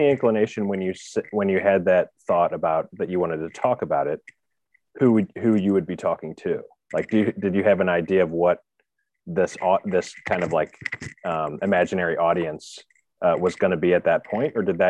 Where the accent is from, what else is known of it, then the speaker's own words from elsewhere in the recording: Shrewsbury, Missouri, United States; And, you know, growing up in Shrewsbury, we thought the rich people lived in Webster Groves.